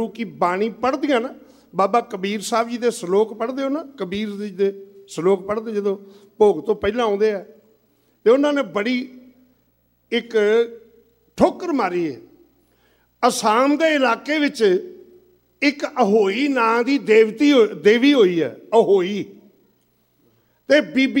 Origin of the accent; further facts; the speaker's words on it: Algon, Punjab, India; ਕਲਸੀਆਂ ਪਿੰਡ ਦਾ, ਮੇਰੇ ਪਿੰਡ ਅਲਗੋਂ ਦੇ ਨੇੜੇ ਹੈ, ਉਹਨੇ ਅਲਗੋਂ ਸ਼ਹਿਰ ਵਿੱਚ ਬੜੇ ਵਿਸਥਾਰ ਨਾਲ ਆਣ ਕੇ ਦੱਸਿਆ ਅਰਥ ਕੀਤੇ